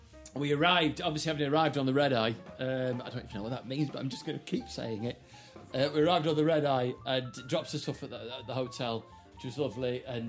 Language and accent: English; United Kingdom; it makes you realise how unbelievably apologetic we are as British people for everything.